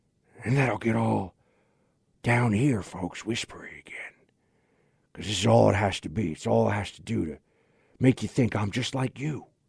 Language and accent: English; Delaware, United States; Kind of have a southern thing, but not really, because I'm from Delaware.